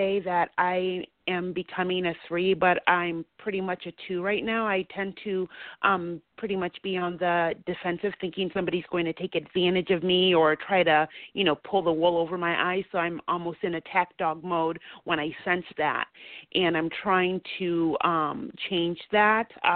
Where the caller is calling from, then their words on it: Marietta, United States; I'm calling from Marietta.